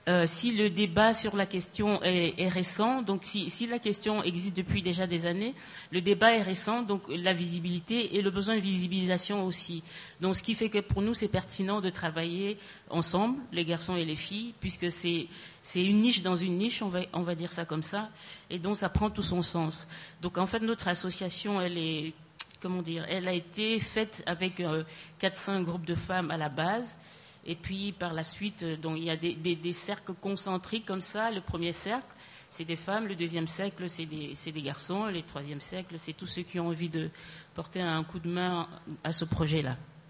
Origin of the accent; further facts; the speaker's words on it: Belgium; now in France; je viens de Belgique, comme vous l'aurez remarqué. Ça ne se voit pas, c'est sûr. Mais chez nous, là-bas, en Belgique, on a une terminologie qui est un peu différente